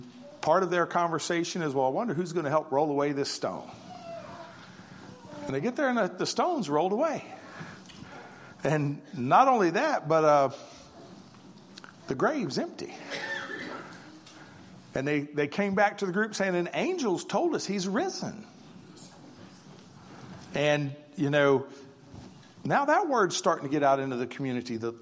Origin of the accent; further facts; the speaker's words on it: Missouri, United States; born there; I was born in Missouri and it's called the Show Me State.